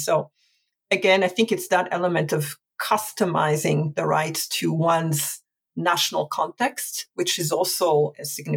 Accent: Burundi; a peace mission to my home country, Burundi

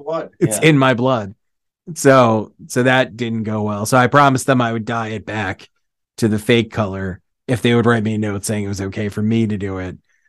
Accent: Philadelphia, Pennsylvania, United States; Northeast Philly.

